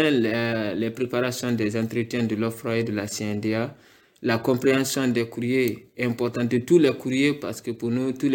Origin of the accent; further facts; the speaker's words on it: Guinea; now in Marseille, France; je suis guinéen, j'ai mes 20 ans aujourd'hui